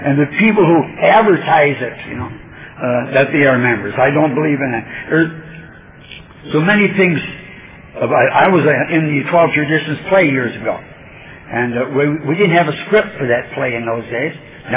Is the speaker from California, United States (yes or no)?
yes; Covina, California, United States; And I'm from Covina, California, one of the sobriety capitals of the world.